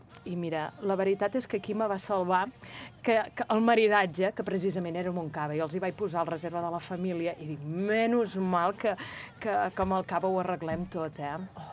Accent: Valls, Catalonia, Spain; now in Vilanova i la Geltrú, Spain; jo ja he dit que sóc filla de Valls, però ara mateix estic vivint a Vilanova i la Geltrú

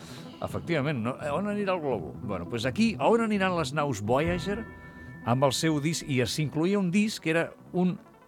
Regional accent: Catalonia, Spain; Camino més erguit, què vols que et digui? Ets, soc català!

